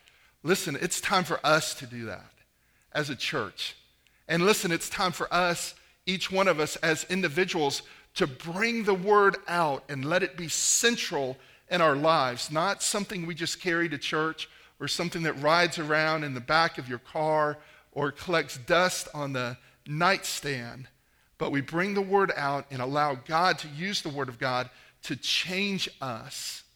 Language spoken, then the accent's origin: English; Florida, United States; And I grew up in Florida, and I was out at seminary.